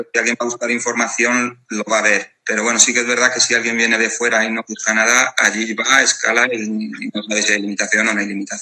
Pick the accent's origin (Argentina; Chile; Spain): Spain; Benavente, Castile and León; Yo no soy de este pueblo, yo soy de Benavente, pero llevo aquí viviendo ya 12 años.